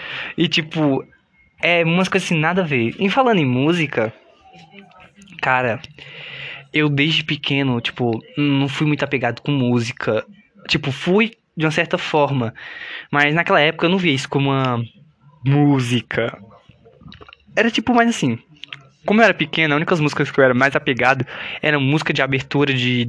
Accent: Vitória da Conquista, Bahia, Brazil; como eu nasci em Vitória da Conquista, pra quem não conhece Vitória da Conquista

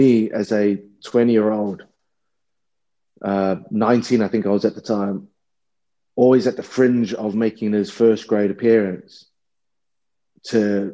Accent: New Zealand; I broke my leg back in my hometown, New Zealand, playing the New Zealand Warriors in 20s.

